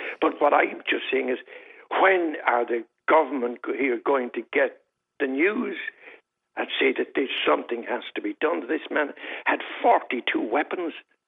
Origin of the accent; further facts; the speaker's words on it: Galway, Connacht, Ireland; a great singer from my hometown of Galway.